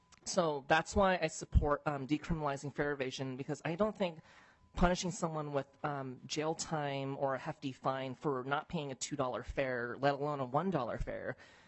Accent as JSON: {"language": "English", "town": "San Francisco", "region": "California", "country": "United States", "said": "I'm from San Francisco originally."}